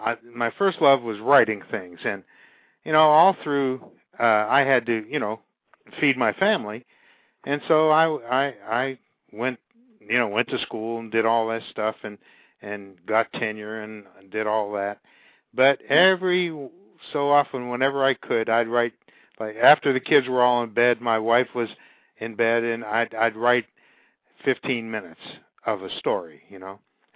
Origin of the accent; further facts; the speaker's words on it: Youngstown, Ohio, United States; You know, I came from Youngstown